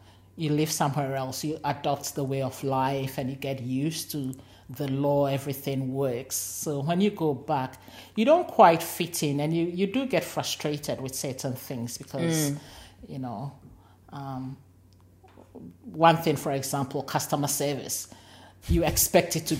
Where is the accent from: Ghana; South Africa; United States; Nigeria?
Ghana; now in Australia; I picked up the British accent, and then when I went back to Ghana, even the people there were saying, you've changed.